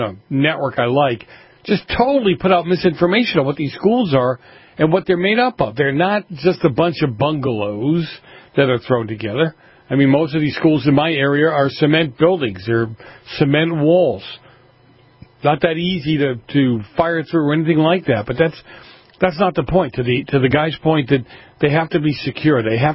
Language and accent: English; East Coast, United States; the ones that I grew up with on the East Coast, which were pretty much enclosed in a big brick building, right?